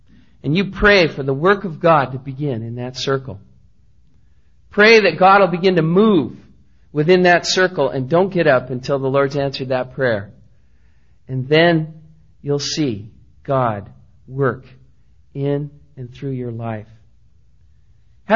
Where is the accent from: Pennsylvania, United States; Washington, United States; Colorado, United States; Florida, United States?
Washington, United States; Seattle; Now, I'm from Seattle. I'm from the Northwest. A lot of people think it's just next to the North Pole.